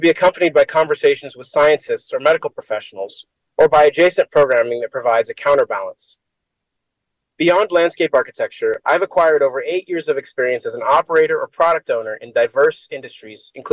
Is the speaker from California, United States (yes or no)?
yes; Santa Monica, California, United States; Having been born and raised in Santa Monica to first-generation American parents from the Caribbean, I've always had a connection with independent media.